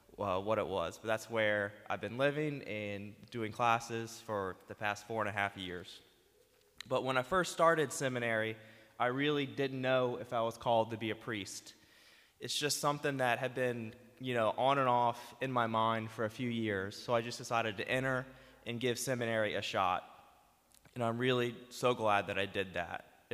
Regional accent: Metairie, Louisiana, United States; I grew up in Metairie. I went to Jesuit High School, and I graduated there in 2011.

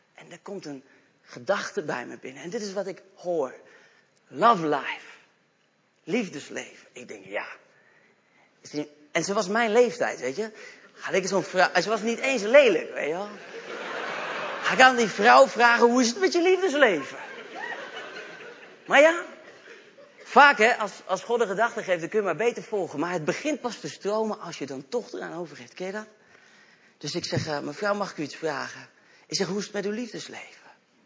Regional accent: The Hague, South Holland, Netherlands; Ik kom oorspronkelijk uit Den Haag en sommige mensen zeggen dat je dat kunt horen.

